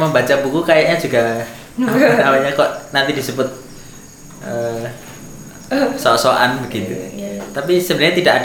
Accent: Klaten, Central Java, Indonesia; born there; Saya lahir di Kota Klaten, Kabupaten Klaten ya, Jawa Tengah, dan itu pertengahan antara Jogja dan Solo, di bawah kaki Gunung Merapi. Sebenarnya kota yang tidak dekat atau tidak lekat dengan sepak bola

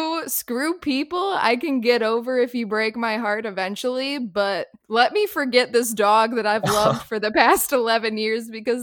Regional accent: the North, United States; As a Northerner, never have I been like, no ma'am.

